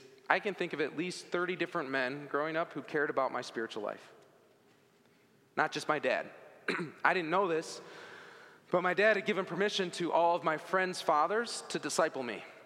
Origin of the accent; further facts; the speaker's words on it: Ann Arbor, Michigan, United States; So even in this incredible environment, growing up in Ann Arbor with all this faith and all these people